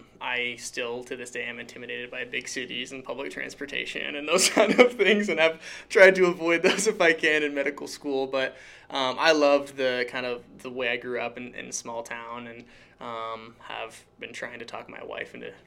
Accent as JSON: {"language": "English", "town": "Chehalis", "region": "Washington", "country": "United States", "tie": "born or raised there", "said": "I grew up in Chehalis, Washington, and my dad was a small-town primary care physician that kind of served the Chehalis and Centralia area."}